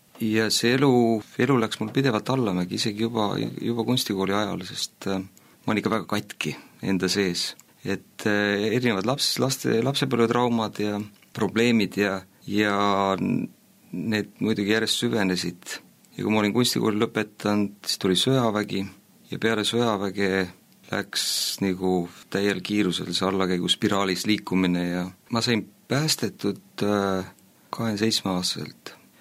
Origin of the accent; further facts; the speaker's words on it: Kuressaare, Saare County, Estonia; ma olen pärit Kuressaarest ja elan seal praegu ka. Ma olen kasvanud mitte usklikus perekonnas.